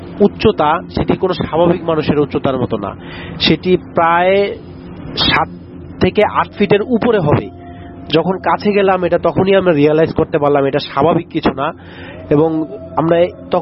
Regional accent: Shariatpur, Dhaka Division, Bangladesh; তো এটি আমাদের গ্রাম অঞ্চলের একটি ঘটনা, শরীয়তপুরের।

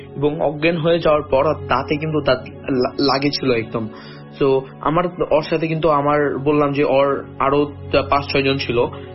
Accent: Karnai, Rangpur Division, Bangladesh; ঘটনাটা মূলত আমাদের গ্রামে ঘটেছিল। গ্রাম আমাদের গ্রামের কোথায় যদি বলে দিই, সেটা হচ্ছে পীরগঞ্জ উপজেলা, ঠাকুরগাঁ জেলার পীরগঞ্জ উপজেলার কর্ণাই গ্রামে হবে।

